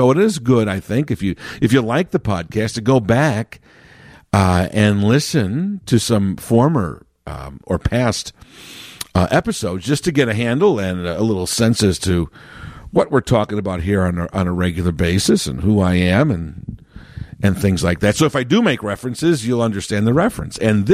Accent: Chicago, Illinois, United States; I've been born and raised in Chicago.

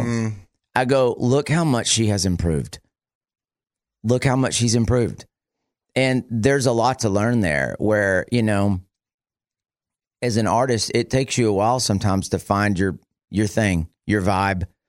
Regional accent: Amarillo, Texas, United States; now in Abilene, United States; I grew up in Amarillo. I live in Abilene.

